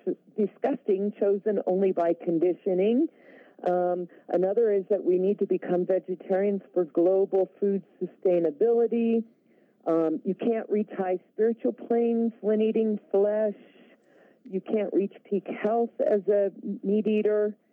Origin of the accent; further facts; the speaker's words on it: California, United States; now in Cuenca, Ecuador; Well, I'm formerly from California, but right now I'm retired in Cuenca, Ecuador.